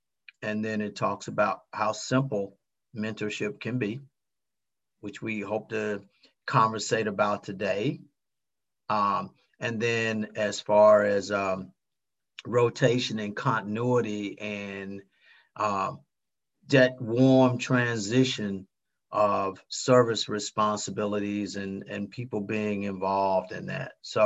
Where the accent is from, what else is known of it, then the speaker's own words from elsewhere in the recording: North Carolina, United States; now in Maryland, United States; I'm from Maryland. I'm actually from North Carolina. I live in Maryland, and I've been living here for 1,302 days and moving back to North Carolina in the summer.